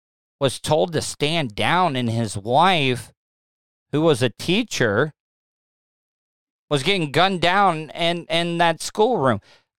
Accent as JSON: {"language": "English", "region": "Florida", "country": "United States", "tie": "born or raised there", "said": "I grew up in Florida. I was a hunter."}